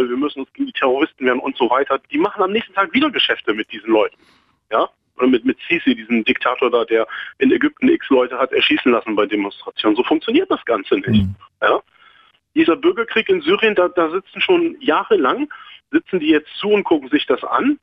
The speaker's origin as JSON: {"language": "German", "country": "Germany", "tie": "born there", "said": "Ich habe eine palästinensische Herkunft und ich kenne die Verhältnisse da vor Ort und ich bin halt in Deutschland geboren, an der Nordseeküste."}